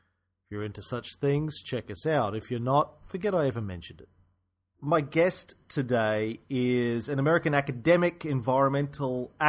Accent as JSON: {"language": "English", "country": "Australia", "said": "As an Australian, should I refer to you as Mr. Secretary?"}